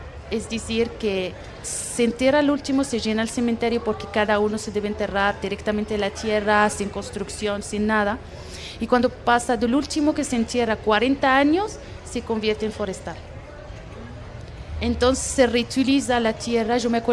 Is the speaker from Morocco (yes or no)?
yes; Morocco; Spanish is a second language; yo soy marroquí y Marruecos es un país musulmán.